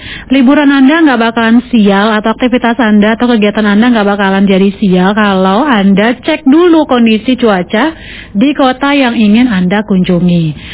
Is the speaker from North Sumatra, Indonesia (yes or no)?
yes; Medan, North Sumatra, Indonesia; Medan, kampung halaman saya juga berawan nih ya pendengar.